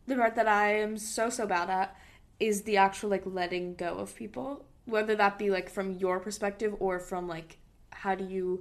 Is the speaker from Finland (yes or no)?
no; Hong Kong; we grew up in Hong Kong for our dad's job.